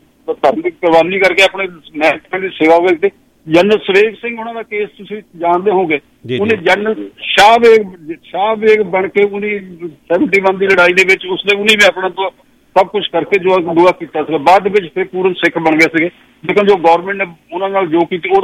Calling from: Montreal, Quebec, Canada; ਹਾਂਜੀ ਗਰੇਵਾਲ ਸਾਹਿਬ, ਮੈਂ ਵੀ ਮੋਂਟਰੀਅਲ ਤੋਂ ਹਾਂ

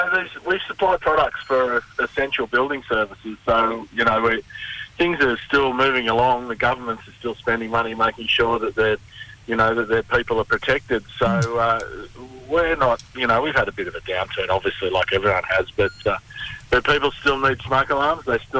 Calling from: Sydney, New South Wales, Australia

